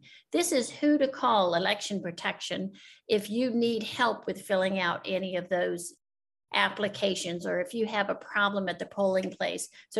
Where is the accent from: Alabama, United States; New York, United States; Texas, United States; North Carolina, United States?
Texas, United States; I grew up in Texas. I know what they're trying to say.